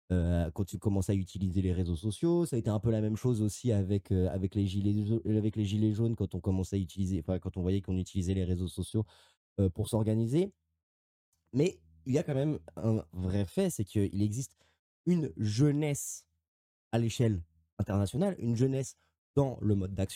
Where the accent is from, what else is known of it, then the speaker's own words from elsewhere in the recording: France; Ça ne veut pas dire qu'on vit, nous, en tant que Français, la même chose que vivent les Malgaches.